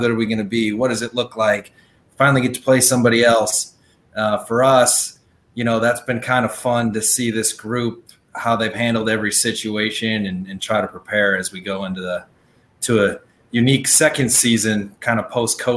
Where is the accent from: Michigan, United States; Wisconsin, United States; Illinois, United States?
Wisconsin, United States; growing up in Wisconsin, wanting to be a part of Wisconsin.